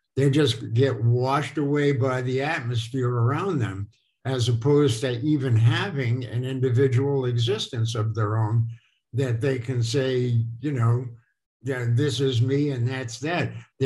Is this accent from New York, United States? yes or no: yes; Brooklyn, New York, United States; I grew up in Brooklyn in the 50s and 60s.